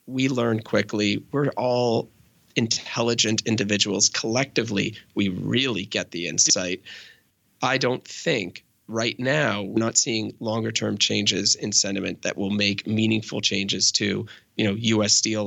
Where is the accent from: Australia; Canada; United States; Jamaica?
Canada; I'm Canadian, of course, right?